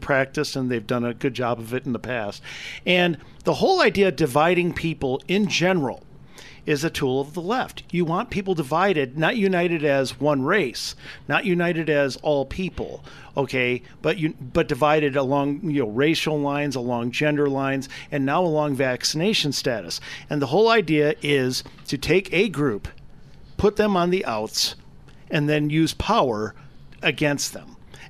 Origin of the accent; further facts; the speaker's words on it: Germany; First of all, by the way, I'm German. And so my home country, they're weird.